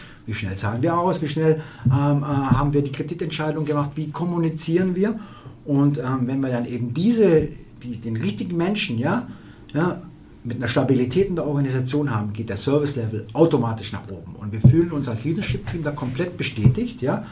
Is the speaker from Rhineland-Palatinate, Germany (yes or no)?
no; Baden-Württemberg, Germany; ich komme aus dem Schwoberländle.